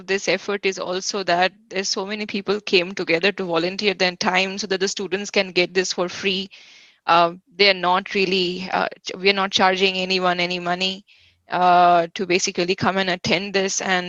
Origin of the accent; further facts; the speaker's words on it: India; So I'm from India myself.